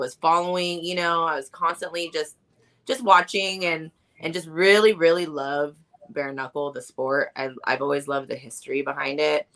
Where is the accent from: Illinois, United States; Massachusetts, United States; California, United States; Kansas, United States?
California, United States; Visalia; I'm from, I live in Cali. I'm from Visalia. It's right next to Fresno, if you guys are familiar.